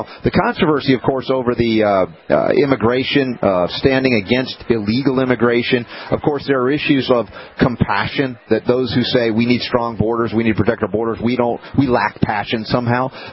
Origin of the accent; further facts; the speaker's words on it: Stone Mountain, Georgia, United States; where I grew up many years in Stone Mountain, Georgia